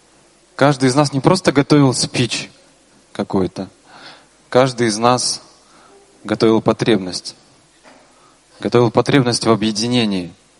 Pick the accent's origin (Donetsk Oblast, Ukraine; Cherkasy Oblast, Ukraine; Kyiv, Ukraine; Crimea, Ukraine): Kyiv, Ukraine; я из Киева.